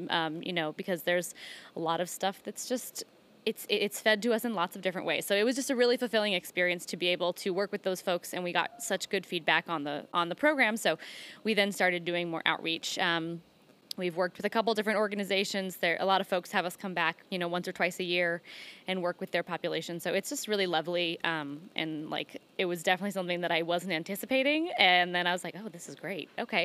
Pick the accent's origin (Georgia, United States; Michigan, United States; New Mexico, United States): New Mexico, United States; So I was born and raised in New Mexico, and Spanish was always a part of my schooling growing up.